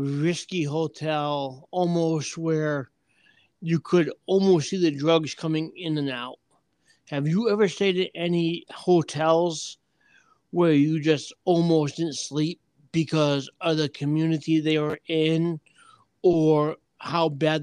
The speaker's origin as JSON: {"language": "English", "region": "Scotland", "country": "United Kingdom", "said": "I eat, I do like haggis because I am Scottish."}